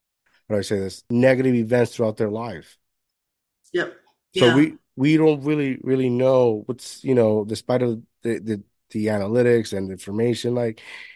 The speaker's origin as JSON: {"language": "English", "country": "Puerto Rico", "tie": "born or raised there", "said": "I grew up in and I was born here, but I grew up in Puerto Rico in an island with my grandparents, and they owned the bar."}